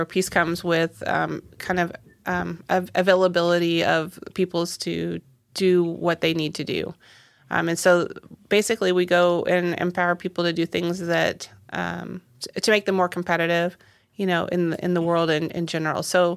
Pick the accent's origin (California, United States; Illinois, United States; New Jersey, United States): Illinois, United States; Jerseyville; I was born here in Jersey County in the old hospital here in Jerseyville. And I lived my entire young life here.